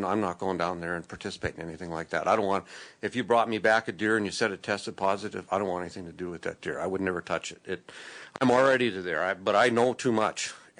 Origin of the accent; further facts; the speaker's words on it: Anaconda, Montana, United States; I'm from Anaconda.